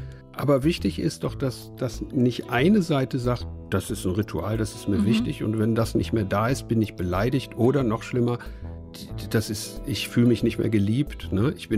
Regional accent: North Rhine-Westphalia, Germany; Da, wo ich herkomme, Sauerland, Rheinland und so, Westfalen, da gibt es ja unglaublich starke Traditionen, christliche, kirchliche Traditionen.

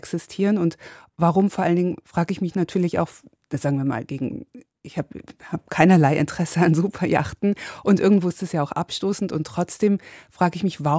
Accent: Hesse, Germany; also born or lived in London; now in Munich, Germany; Also habe ich lange in London gelebt, 16 Jahre, und habe dann geheiratet. Dadurch bin ich nach München gezogen und ich bin jetzt eigentlich aus Hessen und Protestantin

